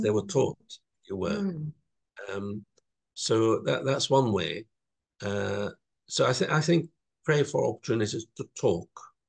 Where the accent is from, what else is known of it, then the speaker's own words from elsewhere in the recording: Israel; I come from Israel, from a small Christian Arab community.